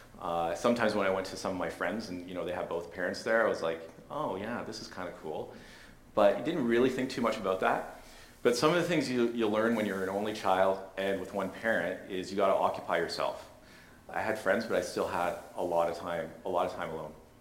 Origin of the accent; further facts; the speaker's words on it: Montreal, Quebec, Canada; So anyways, we succeeded in sneaking our animals to Montreal. My growing up in Montreal